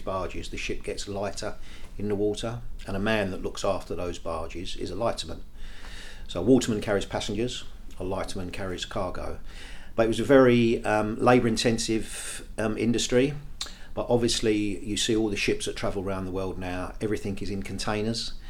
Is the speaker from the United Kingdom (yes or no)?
yes; Blackheath, London, United Kingdom; I was born 1968, 56 year old, and I was born and brought up in Blackheath, South London, top of Greenwich Park. Went to school at Blackheath and Bluecoats in Blackheath.